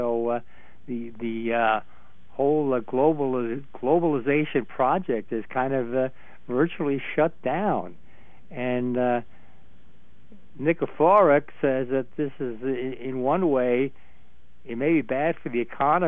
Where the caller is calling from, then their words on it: Portland, Oregon, United States; I am calling from the Winter Palace in Southeast Portland